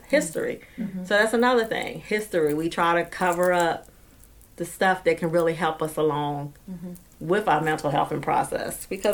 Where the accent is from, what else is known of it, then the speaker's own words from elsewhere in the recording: Unionville, United States; I was born and raised in Unionville, which is the African-American community that ex-18 slaves came back and they built up this community strong